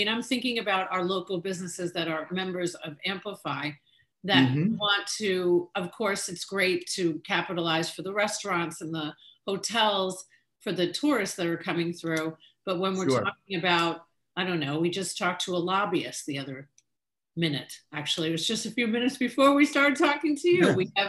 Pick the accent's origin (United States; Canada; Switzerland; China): United States; New York; Yes, I understand that. I am from New York, so.